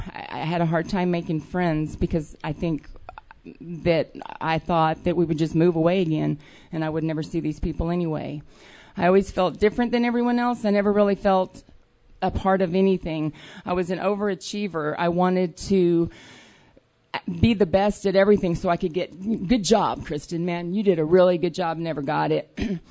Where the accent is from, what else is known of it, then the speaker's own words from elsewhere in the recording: New York, United States; I'm from New York. My parents divorced.